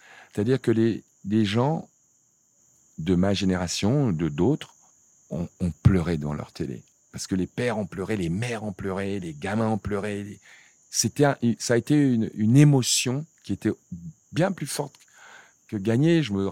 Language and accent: French; Cameroon; Enfin, moi, je viens d'un petit village du Cameroun, quoi. Où on n'avait pas de quoi me payer ma première raquette.